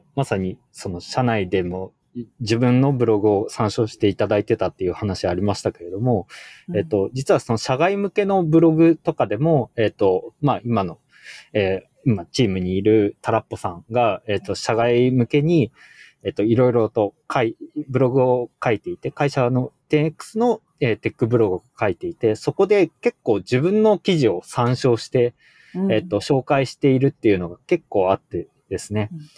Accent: Chiba, Japan; 特に自分は千葉出身なので

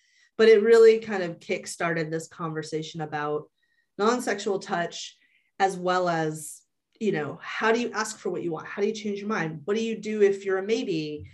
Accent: Georgia, United States; So I grew up in Georgia in the 80s and 90s, which was not a particularly open place or time about sexuality.

